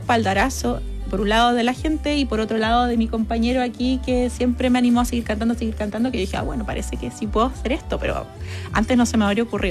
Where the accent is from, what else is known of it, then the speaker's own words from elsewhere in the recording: Chile; yo soy chilena, pero él estaba convencido de que yo soy uruguaya.